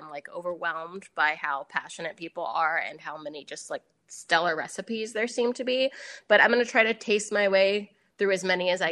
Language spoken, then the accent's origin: English; Los Angeles, California, United States; also born or lived in Mississippi; I'm from Mississippi originally, and then I grew up in Los Angeles.